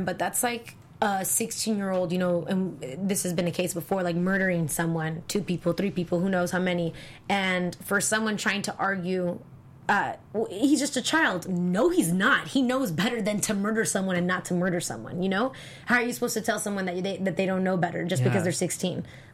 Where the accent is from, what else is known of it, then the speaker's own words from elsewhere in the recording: San Diego, California, United States; Growing up in San Diego, like, we do have, there's two big juveniles. There's the main one in El Cajon, and there's one in Chula Vista.